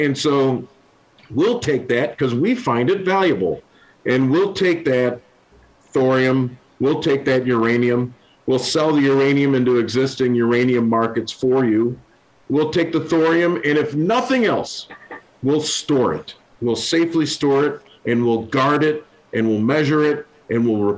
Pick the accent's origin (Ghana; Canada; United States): United States; I want to do it in America. I'm American. I'm kind of a patriot